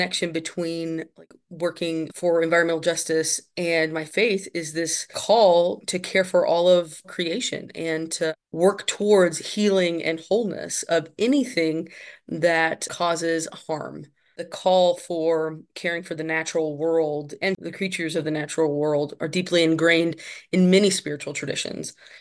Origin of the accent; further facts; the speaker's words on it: Alabama, United States; I grew up in Alabama, and there was a set of woods behind my house.